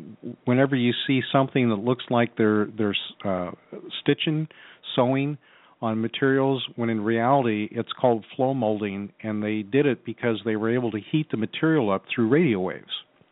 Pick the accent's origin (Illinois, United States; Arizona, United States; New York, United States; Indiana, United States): Arizona, United States; Tempe; I grew up in Tempe, Arizona. I raised my family in Mesa and Chandler, commuted back and forth into Phoenix for work